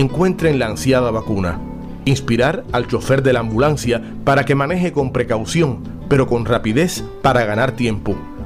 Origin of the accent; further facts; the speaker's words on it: Cuba; Así somos los cubanos.